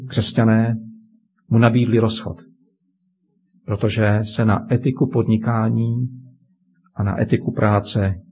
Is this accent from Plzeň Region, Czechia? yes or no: no; Moravian-Silesian Region, Czechia; Pocházím z Těšínska, to víte